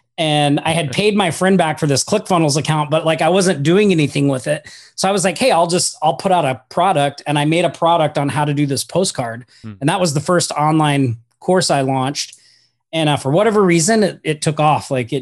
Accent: Oklahoma, United States; So I'm originally from Oklahoma, and I was like a restaurant manager back there

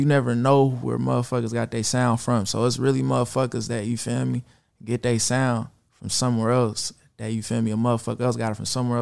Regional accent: Vallejo, California, United States; I'm from Vallejo.

